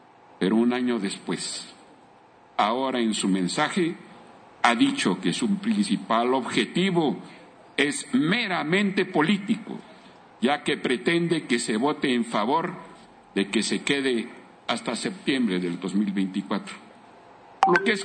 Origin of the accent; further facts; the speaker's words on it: Querétaro, Mexico; y desde luego mi tierra que es Querétaro.